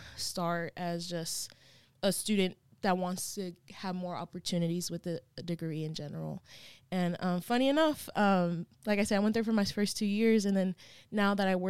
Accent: Dallas, Texas, United States; now in Oklahoma City, United States; I'm actually from Dallas, Texas, born and raised, big fan of a lot of Dallas things.

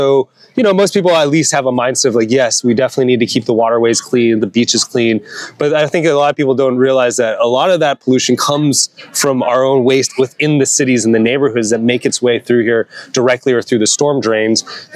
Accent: Pasadena, California, United States; Well, I grew up in Pasadena, so not very close to the ocean, but my parents had a place in Carpinteria, just south of Santa Barbara.

